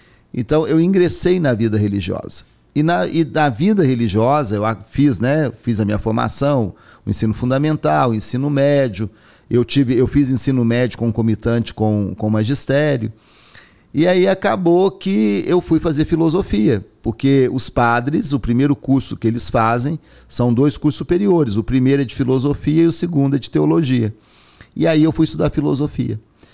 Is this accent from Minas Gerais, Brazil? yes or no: yes; Três Corações, Minas Gerais, Brazil; also born or lived in São Bento do Abade; Eu sou do interior de Minas, né, do sul de Minas, de uma cidade chamada Três Corações. Eu estou registrado lá, mas na verdade eu nasci numa currutela ali pertinho, pequenininha.